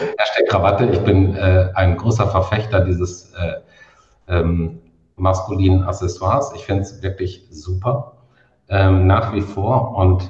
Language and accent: German; Rhineland, Germany; Das ist für mich jetzt als Rheinländer sowieso eine, ja, ich sag mal, vielleicht sehr typisch. Die Rheinländer sind etwas direkt.